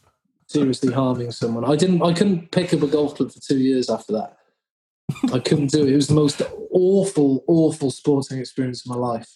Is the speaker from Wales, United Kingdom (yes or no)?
yes; Wales, United Kingdom; And I know, look, from being a Welsh rugby player in Wales, you have people come up to you and ask you for photos